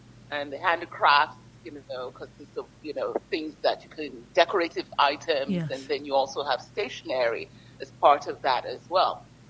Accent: Ibadan, Oyo, Nigeria; when I was growing up, I grew up on the University of Ibadan campus.

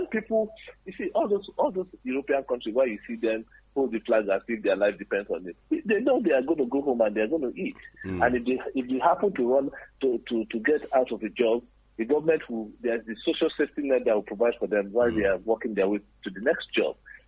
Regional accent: Kaba, Kogi, Nigeria; I'm right now speaking to you from Kaba, Kogi State, my hometown.

